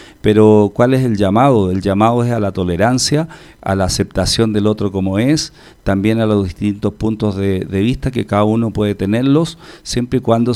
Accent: Chile; now in Colombia; Haciendo un símil lo que es la historia que nosotros nos embarga como chilenos

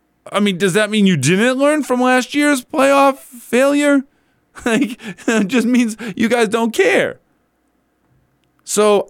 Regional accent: Boston, Massachusetts, United States; Because we're from Boston and they're not?

